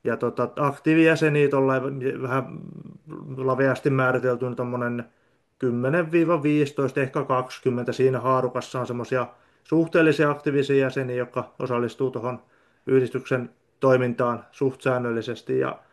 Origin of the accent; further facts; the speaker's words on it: Ulvila, Satakunta, Finland; Ulvilasta olen kotoisin, tuosta Satakunnasta, Porin vierestä